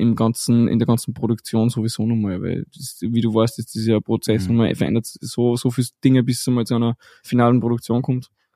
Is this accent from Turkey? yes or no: no; Salzburg, Austria; born there; Ich bin gebürtiger Salzburger, auch unterwegs als DJ und Musikproduzent.